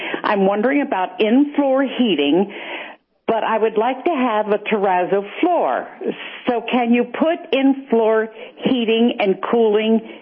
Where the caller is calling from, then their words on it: Pennsylvania, United States; I am moving from Pennsylvania, moving further south to get away from the snow.